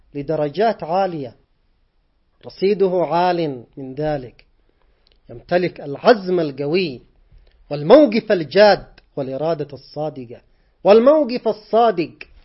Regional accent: Yemen; بلدنا اليمن

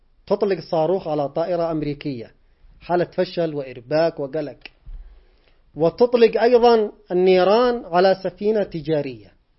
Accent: Yemen; بلدنا اليمن

